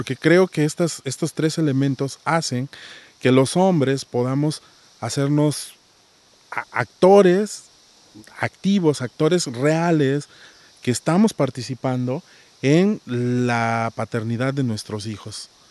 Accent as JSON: {"language": "Spanish", "town": "Xalapa", "region": "Veracruz", "country": "Mexico", "said": "de Jalapa"}